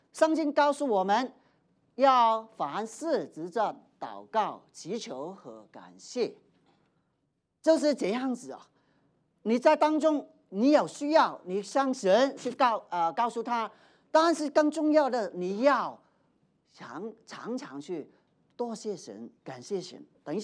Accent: Hong Kong; now in Denver, United States; 我从香港过来，最近呢看新闻啊、电视啊，就告诉我，原来香港现在很多人呢

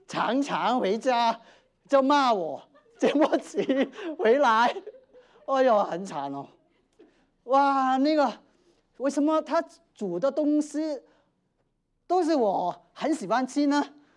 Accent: Hong Kong; 譬如我在香港成长，在六零年代那个时候呢，香港很穷啊

